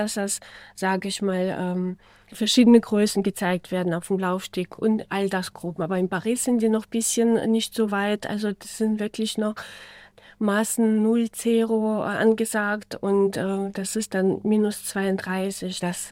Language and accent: German; Saarland, Germany; im Saarland entsteht immer das Große. Ne? Und das ist auch meine Heimat. Ich kenne hier viele Leute. Mein Kind ist hier aufgewachsen.